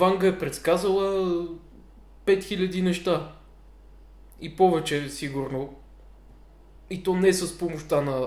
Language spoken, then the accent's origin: Bulgarian; Sofia, Sofia City, Bulgaria; Въпреки, че ти си от село, аз съм от София.